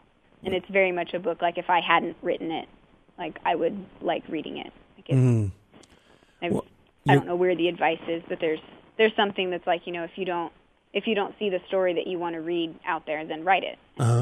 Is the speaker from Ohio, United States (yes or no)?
yes; Bellbrook, Ohio, United States; now in Xenia, United States; I live in Xenia. Okay. And I'm originally from Bellbrook.